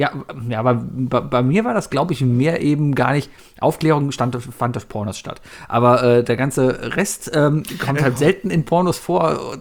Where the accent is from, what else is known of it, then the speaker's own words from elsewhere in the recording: Cologne, North Rhine-Westphalia, Germany; als Kölner